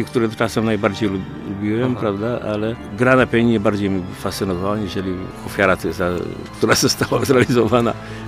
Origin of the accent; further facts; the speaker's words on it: Żarnów, Łódź Voivodeship, Poland; w tej miejscowości małej, w której się urodziłem, w Żarnowie koło Poczna